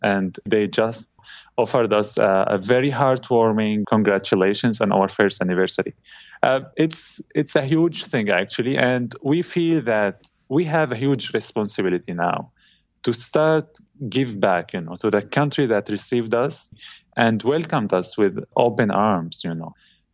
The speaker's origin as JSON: {"language": "English", "country": "Syria", "lives_now": "Canada", "said": "we tell the others that we are Syrian Canadian, and it's all reflected in our chocolate pieces."}